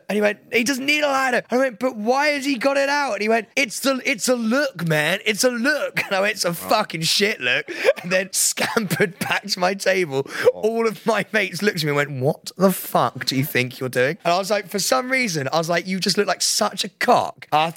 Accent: United Kingdom; because we're from Britain.

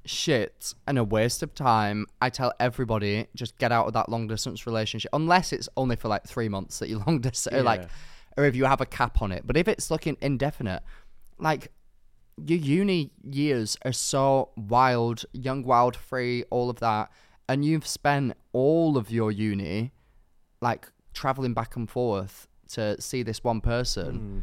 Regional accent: Ireland; moved away as an adult; now in Liverpool, United Kingdom; I moved to Liverpool from Ireland for uni after a year and a half of being together, and we've been long distance ever since. I graduated uni last June and stayed in Liverpool because I love it so much

